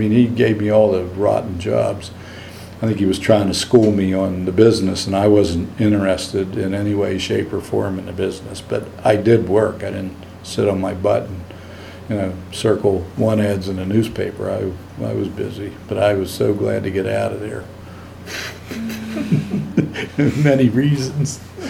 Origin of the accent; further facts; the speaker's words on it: Altoona, Pennsylvania, United States; now in Harrisburg, United States; I'm originally from Altoona and got work here, and I've been here ever since. I mean, this is fame and fortune, good old Harrisburg.